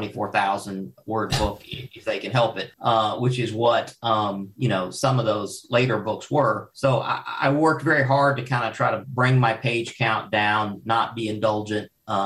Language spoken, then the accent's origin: English; Louisville, Kentucky, United States; also born or lived in Paducah; Well, I grew up in, well, I was born in Paducah and I was raised in Louisville. Paducah's Western Kentucky